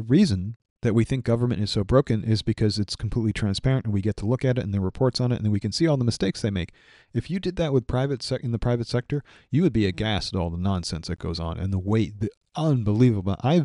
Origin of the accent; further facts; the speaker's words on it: United States; because I am an American to my core